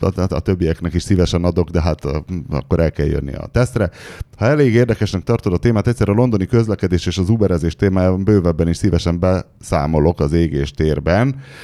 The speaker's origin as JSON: {"language": "Hungarian", "town": "Miskolc", "region": "Borsod-Abaúj-Zemplén", "country": "Hungary", "moved": "yes", "lives_now": "Gravesend, United Kingdom", "said": "miskolci vagyok, innen a Görömbölyt, de itt sose laktam, szóval a sztori, 2016 elején költöztünk Angliába"}